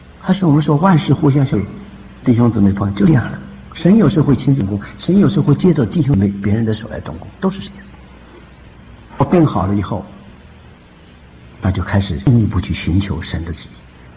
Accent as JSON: {"language": "Chinese", "country": "China", "said": "那作为一个中国人，看着中国的强大起来"}